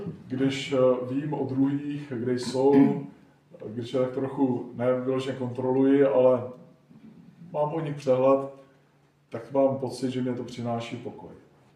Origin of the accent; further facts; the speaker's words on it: Velké Meziříčí, Vysočina Region, Czechia; Původem jsem z nedaleka, z Velkého Meziříčí.